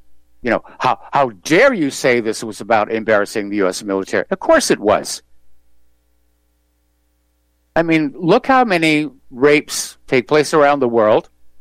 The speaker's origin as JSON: {"language": "English", "region": "New England", "country": "United States", "tie": "born or raised there", "said": "But growing up in New England, with our long history of going all the way back to the American Revolution, we had a lot of respect for it because we knew what it had cost."}